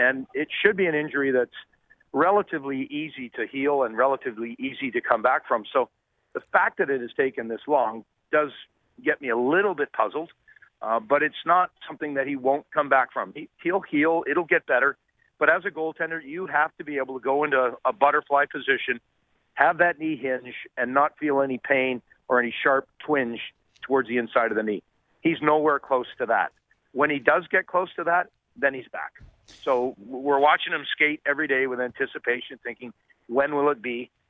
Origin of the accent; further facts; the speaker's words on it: Brooklyn, New York, United States; And, you know, growing up in Bay Ridge